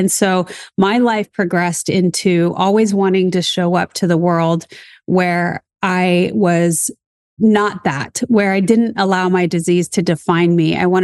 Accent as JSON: {"language": "English", "region": "Colorado", "country": "United States", "tie": "born or raised there", "said": "I grew up in Colorado, so made trips to Denver."}